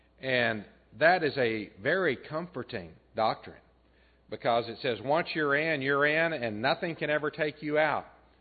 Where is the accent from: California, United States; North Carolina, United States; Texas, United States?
Texas, United States; now in Ozarks, United States; Now, I grew up in West Texas, and I've driven the roads out there.